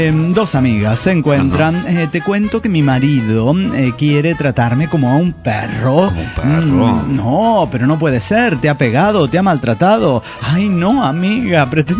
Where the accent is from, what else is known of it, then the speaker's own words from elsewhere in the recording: Maracaibo, Zulia, Venezuela; de Maracaibo, Venezuela.